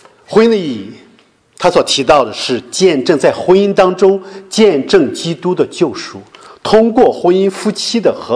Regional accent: Shandong, China; 我们中国君子就是这样的，我们山东人尤其如此，特别想让别人夸自己是个好人

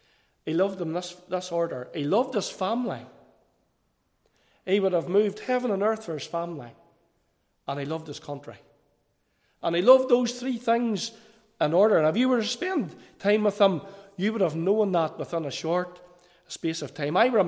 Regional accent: Cookstown, Northern Ireland, United Kingdom; now in Magherafelt, United Kingdom; I was brought up in the town of Cookstown. I live in Macrofelt now, but I was brought up in Cookstown.

